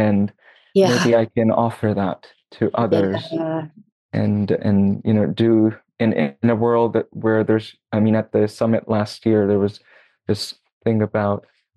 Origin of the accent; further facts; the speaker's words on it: India; So I come originally from India, and it's still developing there.